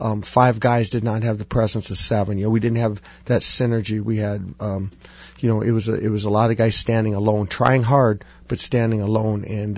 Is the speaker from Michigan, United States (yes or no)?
yes; Sault Ste. Marie, Michigan, United States; So and there was always the tie between myself growing up in Sault Ste. Marie, Sioux Tech.